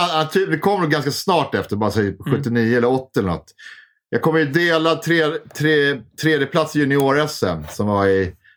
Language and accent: Swedish; Bromma, Stockholm County, Sweden; Det här där jag kommer ifrån, Bromma heter det.